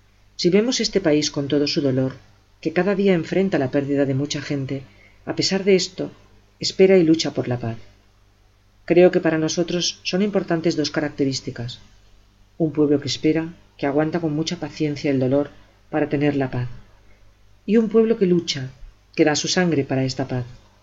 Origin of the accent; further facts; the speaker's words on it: United States; soy norteamericana y mi gobierno dio el dinero para el equipo duradero que tienen